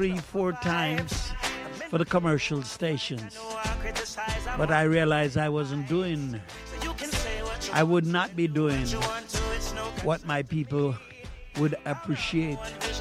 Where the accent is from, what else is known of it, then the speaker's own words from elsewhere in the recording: May Pen, Clarendon, Jamaica; also born or lived in Mandeville, Jamaica; Cause that's my parish. Manchester, Clarendon. I rolled in them two parishes. I was born in Manchester at the Mandeville Hospital.